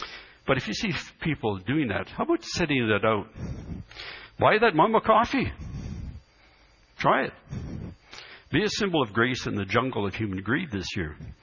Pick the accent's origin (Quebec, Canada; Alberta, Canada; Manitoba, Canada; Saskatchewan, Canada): Saskatchewan, Canada; Where I grew up in Saskatchewan, we didn't have anything like that.